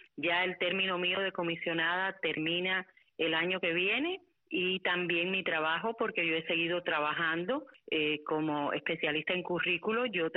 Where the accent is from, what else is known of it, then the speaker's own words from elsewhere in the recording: Florida, Camagüey, Cuba; nací en Camagüey, pero vivía en Florida, Camagüey, que era un pueblo mucho más pequeño. Y por muchos años estuvimos ahí. Mi abuelo vino de España, mis dos abuelos eran españoles.